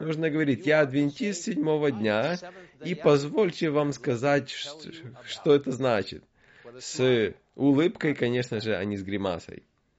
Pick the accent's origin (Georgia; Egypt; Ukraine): Egypt; Cairo, Cairo Governorate; Я вырос в Каире, в Египте, мне нравится Ближний Восток